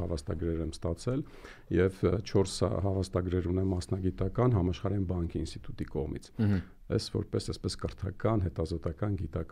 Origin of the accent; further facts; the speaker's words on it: Maralik, Shirak, Armenia; born there; Շատ լավ, ծնվել եմ Հայաստանում, Շիրակի մարզի Մարալիկ քաղաքում